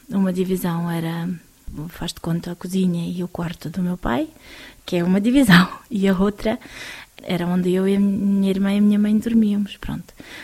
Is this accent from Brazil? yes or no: no; Uzbekistan; tenho 35 anos, sou natural do Uzbequistão, um dos 15 países da União Soviética, nasci na União Soviética, então. Faço parte de um povo que chama-se Tártaros da Crimeia, que são muçulmanos